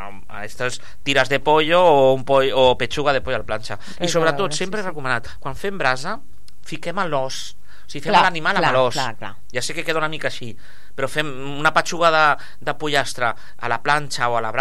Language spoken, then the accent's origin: Catalan; Catalonia, Spain; som país de porc, ja ho hem dit, som catalans, som de porc